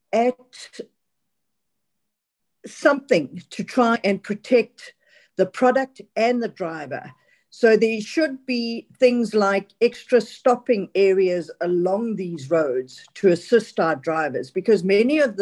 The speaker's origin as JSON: {"language": "English", "region": "Mpumalanga", "country": "South Africa", "said": "I come from Mpumalanga, where we are inundated on our roads with heavy vehicles transporting chrome and platinum and coal"}